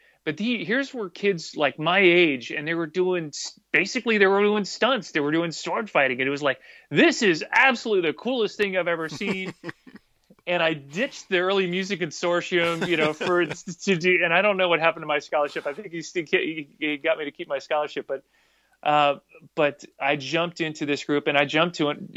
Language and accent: English; Los Angeles, California, United States; All of the parts were being cast from LA. So it was like, God damn it, I got to go to LA to work in my hometown?